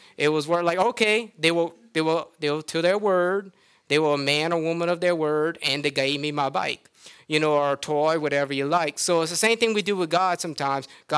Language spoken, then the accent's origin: English; Louisiana, United States; I'm a Cajun, so forget about it.